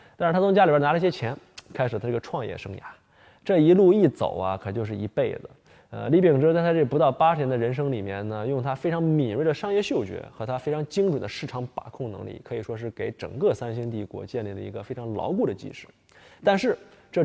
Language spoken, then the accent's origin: Chinese; Northeast China, China; 因为我们东北老家呢冬天特别冷，